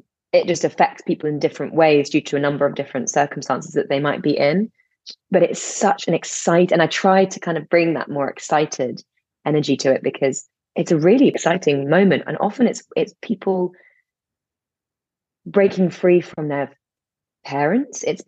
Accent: London, United Kingdom; especially where I grew up in London

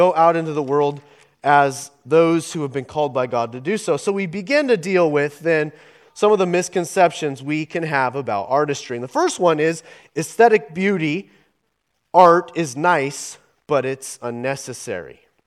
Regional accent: Oregon, United States; You know, I'm from Southern Oregon, and there's some sites in Southern Oregon that are just breathtaking.

